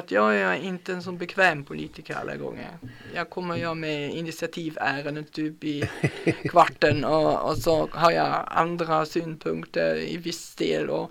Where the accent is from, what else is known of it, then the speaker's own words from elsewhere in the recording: Germany; now in Sweden; nu kommer jag också från Tyskland där det finns sådana samarbeten och samverkan på ett helt annat sätt.